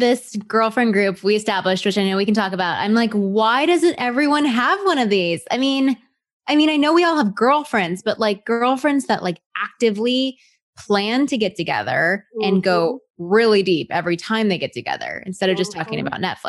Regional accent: Texas, United States; I was born and raised in Texas. So I'm a Southern girl who loves country music.

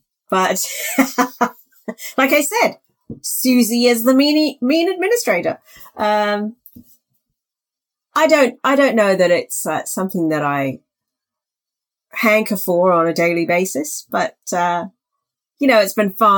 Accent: Wimbledon, London, United Kingdom; accent: South London; also born or lived in Reading / Warwickshire; now in Canada; I went to school in the UK, and I ended up with, I guess, a South London accent because I grew up in Wimbledon.

